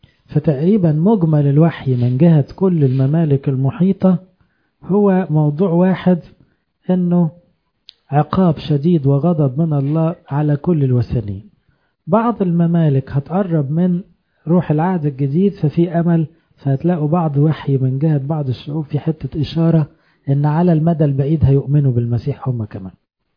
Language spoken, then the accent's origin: Arabic; Egypt; انما احنا نعتز ان احنا مصريين لانه